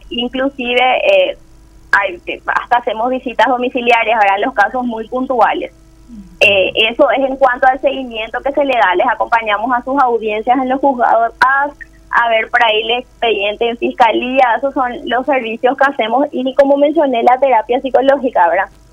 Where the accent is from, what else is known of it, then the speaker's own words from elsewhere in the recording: Paraguay; tiene mucho que ver con nuestra cultura como paraguayos